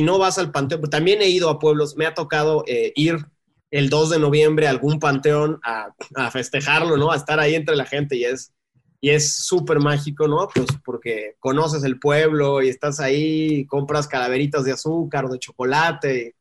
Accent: Mexico; quitarnos ese arraigo como mexicanos

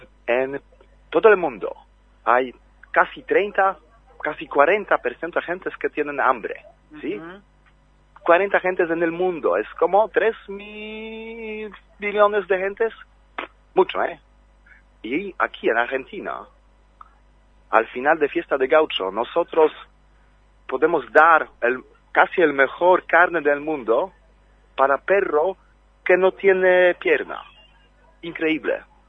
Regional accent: Poland; Spanish is a second language; en nuestro grupo, soy 56 personas de Polonia

